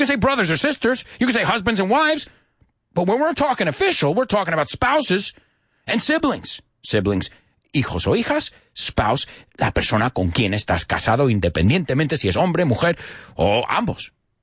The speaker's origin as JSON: {"language": "English", "country": "United States", "said": "Now, you got to remember, as an American, I don't know too much about duques, infantas, and all."}